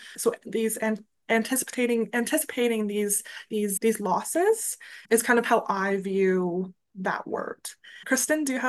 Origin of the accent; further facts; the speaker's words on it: Chatham, Ontario, Canada; being introduced to hospice at my hometown location in Chatham, Ontario.